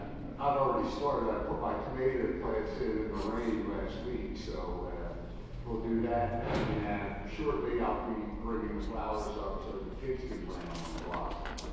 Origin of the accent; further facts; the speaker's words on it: Philadelphia, Pennsylvania, United States; the time I was a child, being brought up in the city of Philadelphia. And I always remember about growing up in Southwest Philly